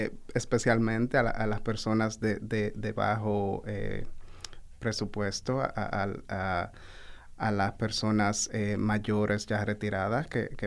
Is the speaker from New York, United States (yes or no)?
yes; New York, United States; yo, por ejemplo, crecí en el Bronx, luego viví en Harlem.